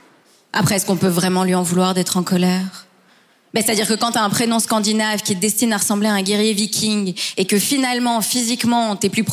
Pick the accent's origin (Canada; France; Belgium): Belgium; moi, je suis belge, mais d'origine hispano-marocaine.